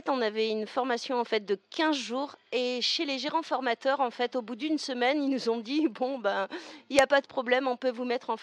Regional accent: Vermelles, Hauts-de-France, France; moved away; Alors, du Pas-de-Calais en fait, le département 62. À Vermel, un petit village en fait. La ville la plus grande à côté de Vermel, c'est Lens, bien sûr.

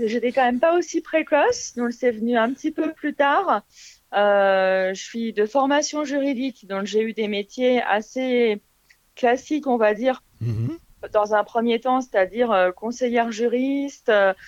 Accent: Grenoble, Auvergne-Rhône-Alpes, France; now in Lyon, France; Alors déjà, je suis originaire de Grenoble.

